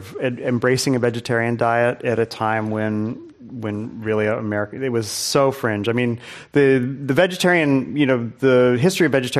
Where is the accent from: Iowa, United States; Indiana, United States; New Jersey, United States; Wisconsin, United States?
Indiana, United States; I grew up in Indiana in a small town where we had a food co-op in 1976, 77, and I was eating all of this food.